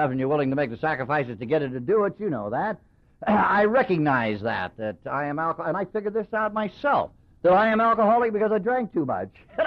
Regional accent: Los Angeles, California, United States; born there; I'm an Irish-Italian. Born in East L.A.

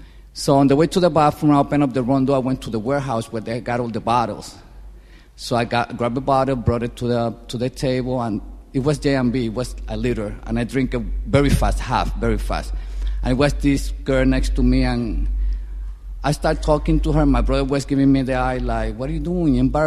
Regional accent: Puerto Rico; born there; And by the way, I was born in Puerto Rico.

